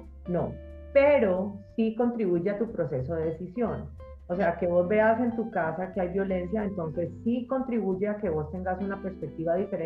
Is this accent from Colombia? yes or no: yes; Colombia; yo soy colombiana